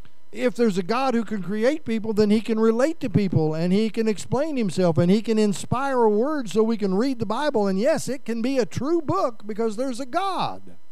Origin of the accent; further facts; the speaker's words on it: Forsyth, Midwest, United States; not in the little towns in the Midwest where I grew up in Forsyth.